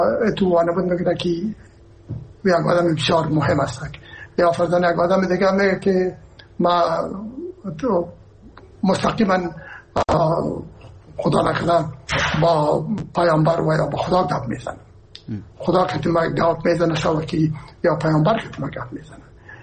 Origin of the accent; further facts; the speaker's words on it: Herat, Afghanistan; ما که هستم از هرات هستم و پدر مادر من هرات هستن،